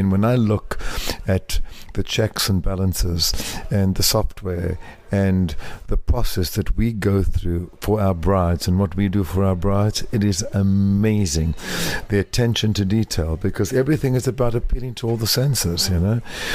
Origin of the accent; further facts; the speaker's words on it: South Africa; moved away as an adult; I didn't want to really stay in South Africa at the time because I didn't know what the future was going to be.